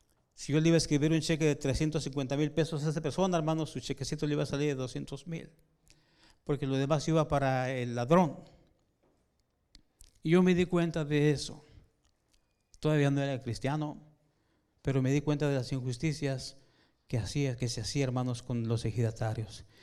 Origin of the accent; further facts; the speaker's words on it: Guadalajara, Jalisco, Mexico; born there; also born or lived in Mexicali; yo nací en México, en Guadalajara. En mi juventud, cuando tenía 18 años, yo estudié contabilidad en Mexicali